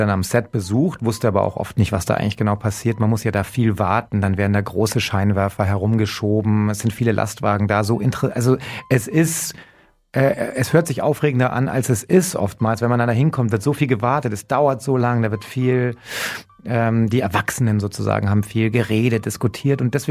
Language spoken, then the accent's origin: German; Munich, Bavaria, Germany; Also ich bin halt ein Münchner und ich freue mich, wenn die Münchner Teams gut dastehen.